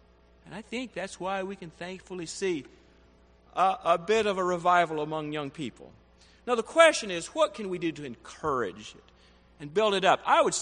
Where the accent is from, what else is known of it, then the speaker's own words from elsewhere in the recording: Athens, Alabama, United States; I'm from North Alabama, Athens, went back to a congregation there called Hughes Road